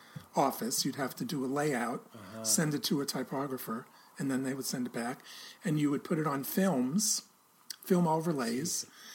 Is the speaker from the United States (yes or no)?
yes; New York City, New York, United States; Well, being a New Yorker, you know, yeah. I'm a native New Yorker.